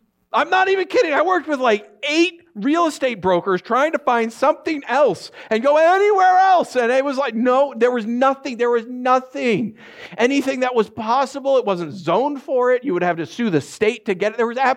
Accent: New York, United States; I know many of you guys know that my wife and I grew up in New York, so we still have a lot of friends and family back there.

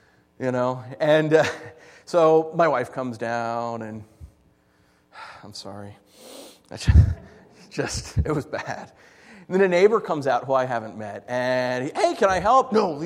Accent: New York, United States; a dear friend of mine in the church I grew up in back in New York.

